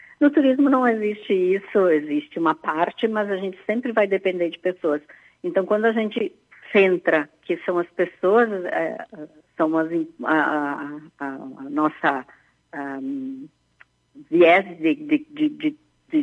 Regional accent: Rio Grande do Sul, Brazil; O que, que nós, enquanto gaúchos, precisamos fazer é seguir junto

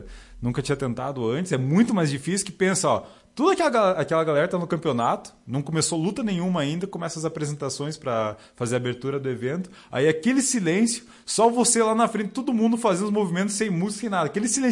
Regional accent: Brazil; Eu sou brasileiro!

